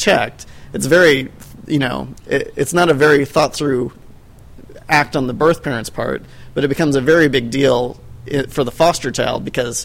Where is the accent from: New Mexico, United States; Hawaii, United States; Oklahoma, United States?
Oklahoma, United States; And I'm originally from Oklahoma, and that was just everywhere.